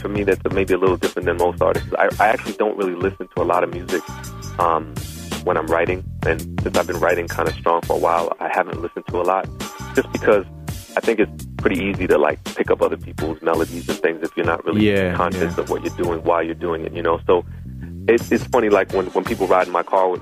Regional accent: Jamaica; I mean, I'm from a Caribbean background. You know, I mean, I grew up in Jamaica, spending summers with my family

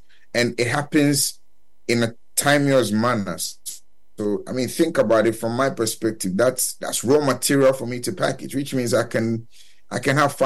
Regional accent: Ghana; There's no confusion that I come from Ghana.

